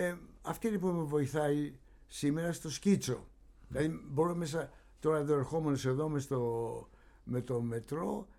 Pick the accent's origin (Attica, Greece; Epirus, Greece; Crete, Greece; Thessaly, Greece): Attica, Greece; Pagkrati; Και μάλιστα γεννήθηκα και μεγάλωσα στο Παγκράτη, και ξαναγύρισα και πήρε ένα διαμέρισμα πάλι στο Παγκράτη.